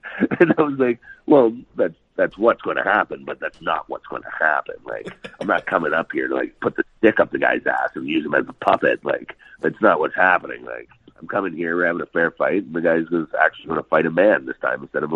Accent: Toronto, Ontario, Canada; I grew up in Toronto, so we have like a little bit of a street mentality. But I was also a country boy, so I was a little wild.

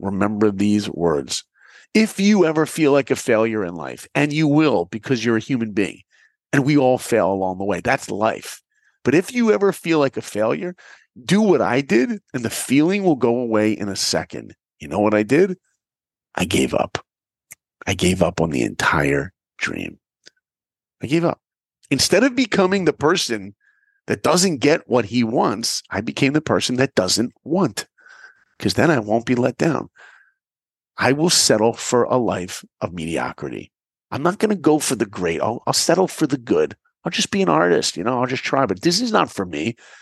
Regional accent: New York, United States; You know, I grew up in New York and my hero was the greatest basketball player who ever lived.

